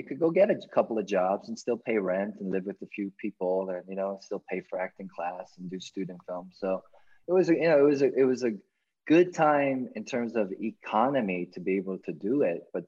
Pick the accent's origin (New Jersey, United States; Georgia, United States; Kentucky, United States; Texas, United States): Georgia, United States; What's up, guys? I'm from Georgia.